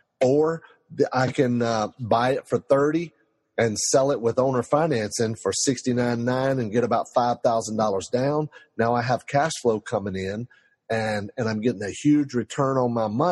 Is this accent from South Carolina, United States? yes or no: yes; Lake Wylie, South Carolina, United States; Yeah, I'm from Lake Wylie, South Carolina. I remember back in the 80s, man, I'm 57 years old